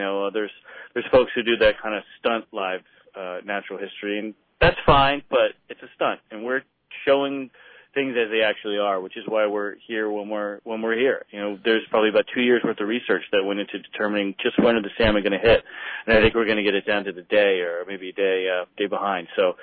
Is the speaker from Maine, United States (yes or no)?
yes; Maine, United States; I'm originally from Maine, and I've been to Alaska myself a couple times now.